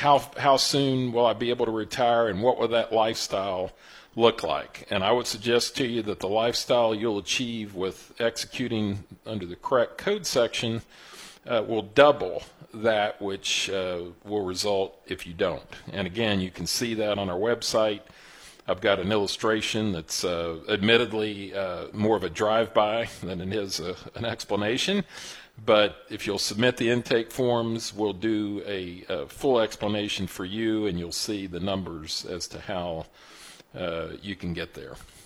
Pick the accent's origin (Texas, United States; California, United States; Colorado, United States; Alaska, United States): Texas, United States; Houston; As Marvin Zindler used to say many Friday nights when I was growing up in Houston.